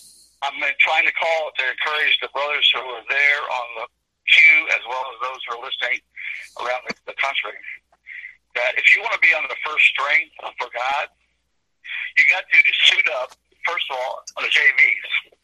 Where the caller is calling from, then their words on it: Kentucky, United States; from Kentucky.